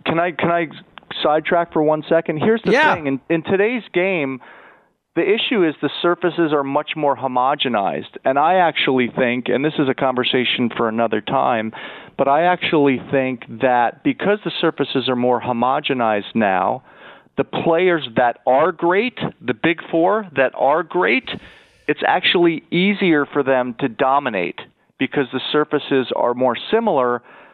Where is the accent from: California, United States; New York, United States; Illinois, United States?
New York, United States; And I grew up in New York, too, so it was pretty spectacular for me.